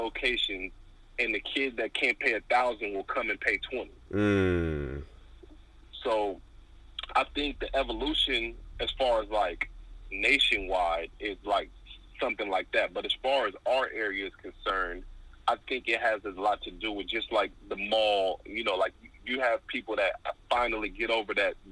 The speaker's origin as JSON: {"language": "English", "region": "California", "country": "United States", "tie": "born or raised there", "said": "Like, growing up in California, the climate there was always individuality"}